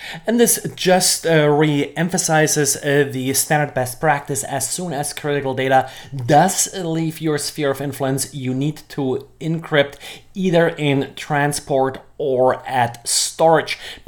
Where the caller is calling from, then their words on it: Jacksonville, Florida, United States; I'm today recording from Jacksonville, Florida.